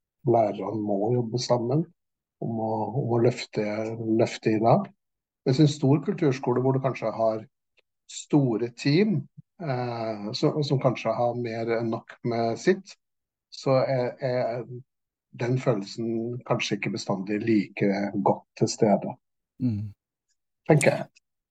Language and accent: Norwegian; Klepp, Rogaland, Norway; før jeg begynte I hjemkommunen min, Klepp, som jeg kom I.